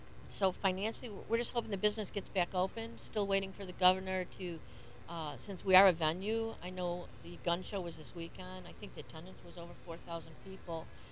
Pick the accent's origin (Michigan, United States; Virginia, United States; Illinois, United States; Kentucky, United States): Michigan, United States; Detroit; now in Melbourne Beach, United States; Well, I'm originally from Detroit, so I've seen the civil riots in my lifetime in Detroit, and lived through that, and remember that, and feel like we're doing it again. But I moved to Melbourne Beach, 1979